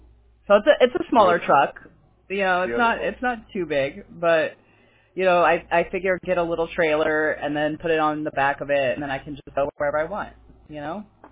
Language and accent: English; California, United States; Well, I'm from California.